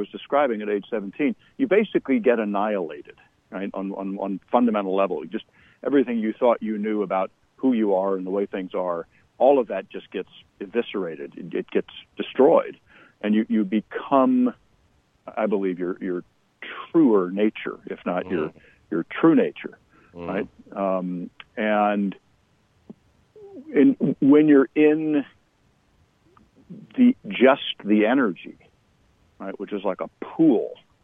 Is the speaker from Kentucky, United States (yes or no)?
yes; Kentucky, United States; I grew up in Kentucky, which was a very fertile environment.